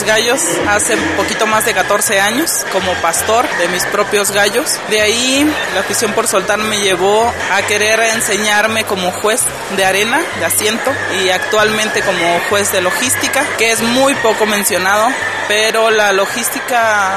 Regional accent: San José del Cabo, Baja California Sur, Mexico; soy del estado de Baja California Sur, de San José del Cabo en específico.

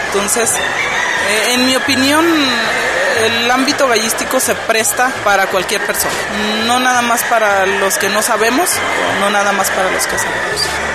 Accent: San José del Cabo, Baja California Sur, Mexico; soy del estado de Baja California Sur, de San José del Cabo en específico.

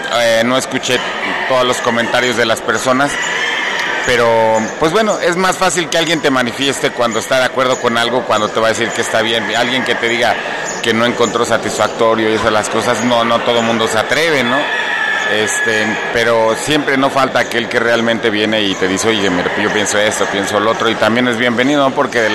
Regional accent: Mexico; nos debemos sentir orgullosos como mexicanos

